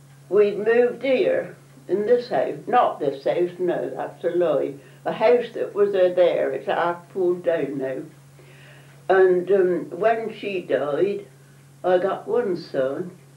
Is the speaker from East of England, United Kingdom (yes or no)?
no; Wolvercote, South East England, United Kingdom; I did, I grew up in Wolvercote.